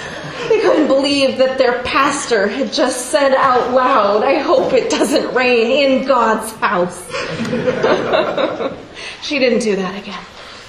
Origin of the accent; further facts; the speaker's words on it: California, United States; also born or lived in Kansas; I grew up in California and went through some droughts, so I did learn to appreciate rain.